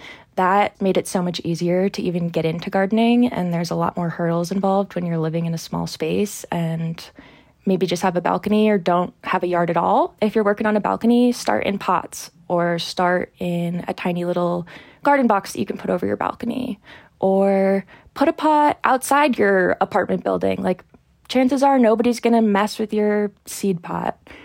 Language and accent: English; New Hampshire, United States; now in Salt Lake City, United States; Okay, well, I'm not from Salt Lake. I'm from New Hampshire. Mm-hmm. So I grew up in New Hampshire on a horse farm.